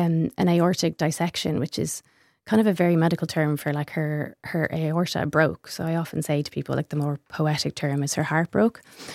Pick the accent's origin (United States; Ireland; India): Ireland; Connacht; And as an Irish person, you're not allowed to have those notions of yourself.